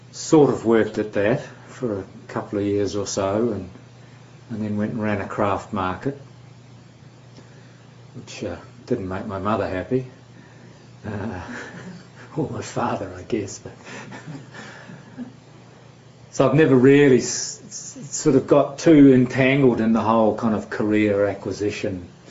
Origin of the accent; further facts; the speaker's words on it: New Zealand; growing up in New Zealand in the 50s and 60s and so forth